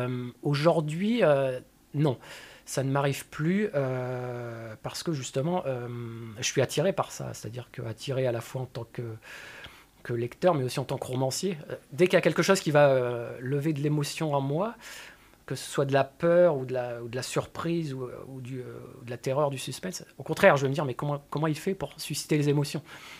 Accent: northern France, France; quand j'avais 12-13 ans. Je viens du nord de la France, un milieu plutôt ouvrier à la base

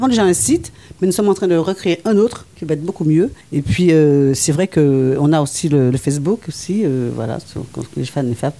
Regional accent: Martinique, France; born there; Oui, je suis née en Martinique.

